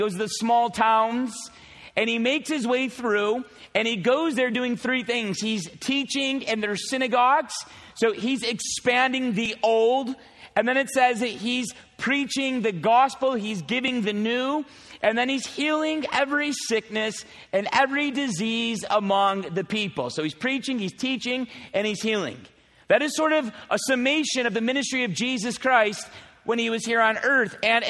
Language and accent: English; United States; Americans, I'm American, so I can be real with you guys as Americans.